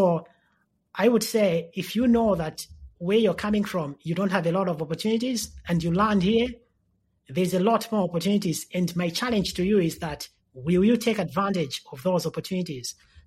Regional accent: Zambia; So I picture myself as a kid in Zambia growing up in the Kombon and thinking about the pieces that I write as something that could be advice for that young person.

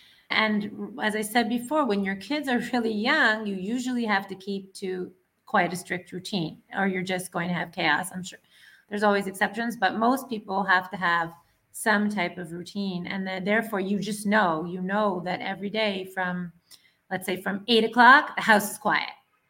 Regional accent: Ottawa, Ontario, Canada; also born or lived in Johannesburg, South Africa; now in Israel; I'm originally from Ottawa, Canada. That's where I grew up. But I've been living here in Israel for, I don't know, a long time, more than 20 years, probably more.

